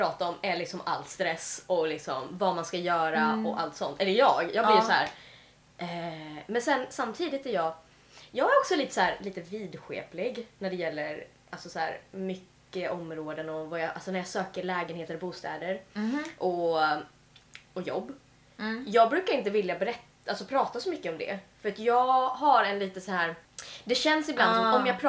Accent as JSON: {"language": "Swedish", "country": "United States", "tie": "born or raised there", "said": "där jag växte upp i USA"}